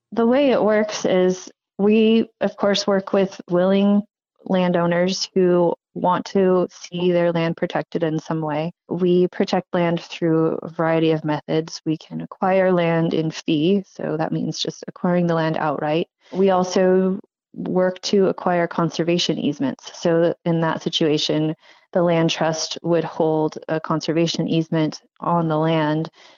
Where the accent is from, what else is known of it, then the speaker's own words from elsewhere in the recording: Sacramento, California, United States; I grew up in Sacramento in kind of a suburban neighborhood.